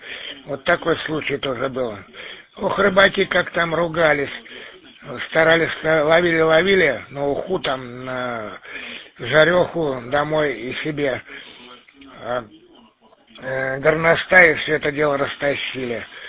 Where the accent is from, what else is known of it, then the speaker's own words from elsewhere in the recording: Peterhof, Saint Petersburg, Russia; born there; отец Самары, мама с Сызрани. А я сам родился в Питере, как бы ни туда, ни сюда. Но в это время у меня отец учился в училище военном. Поэтому я и родился там, в Петродворце.